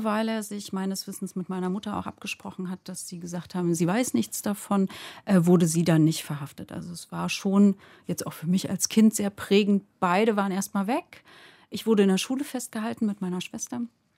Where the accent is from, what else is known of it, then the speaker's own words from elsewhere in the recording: Berlin, Germany; ich würde mich nicht nur als Ostkind bezeichnen. Also ich bin schon vor der Wende dann praktisch in den Westen gekommen und ich war da so ungefähr 11